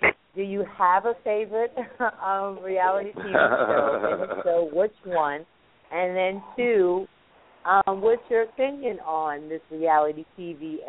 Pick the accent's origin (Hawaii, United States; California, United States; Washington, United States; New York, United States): New York, United States; Big up to the Bronx. I'm from the Bronx.